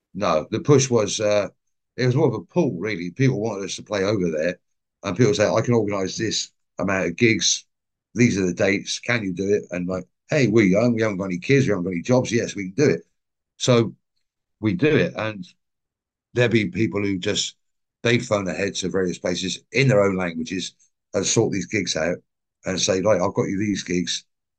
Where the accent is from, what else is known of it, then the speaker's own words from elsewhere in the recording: England, United Kingdom; we are dumb English people. We are the band. We don't know what we're doing.